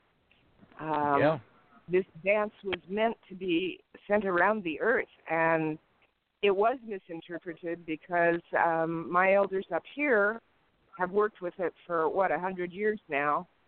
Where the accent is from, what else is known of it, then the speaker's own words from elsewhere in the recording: Colville, Washington, United States; I'm Columbia River Indian. And we're very closely associated with the Paiutes and Shoshone and so forth. I'm from Colville.